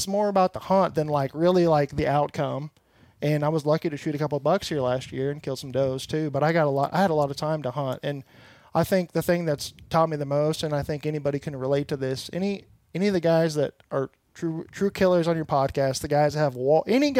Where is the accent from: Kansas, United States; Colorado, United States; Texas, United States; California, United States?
Kansas, United States; now in Iowa; so I'm from Kansas, didn't grow up deer hunting or anything